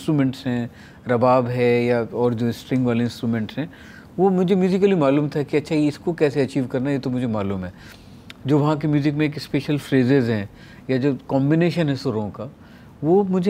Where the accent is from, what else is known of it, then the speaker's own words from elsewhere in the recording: Uttar Pradesh, India; मैं यूपी से हूँ